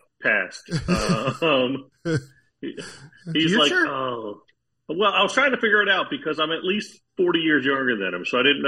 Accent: Dunedin, Otago, New Zealand; born there; I was born in Dunedin.

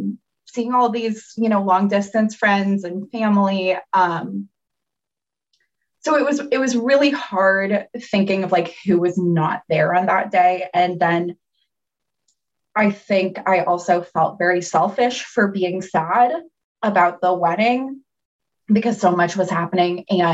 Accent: Kansas City, United States; You know, it's funny because I grew up in Kansas City or Kansas City area.

